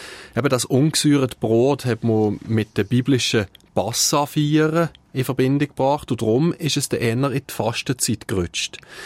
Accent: Fribourg, Switzerland; Bei uns in Fribourg kennen wir Sahnensenf nicht.

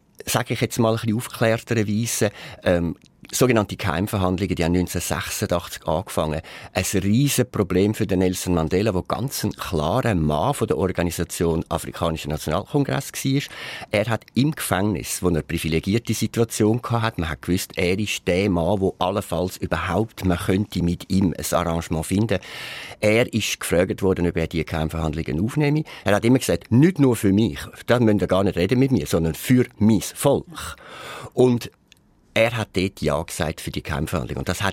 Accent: Switzerland; Das ist fast für mich als Schweizer ein Kriegszustand in Johannesburg

